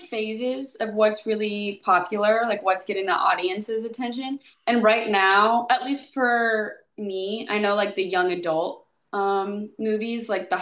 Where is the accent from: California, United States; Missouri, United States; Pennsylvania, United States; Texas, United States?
Missouri, United States; Kansas City; So I knew that my hometown, Kansas City, Missouri, had like a Facebook page for acting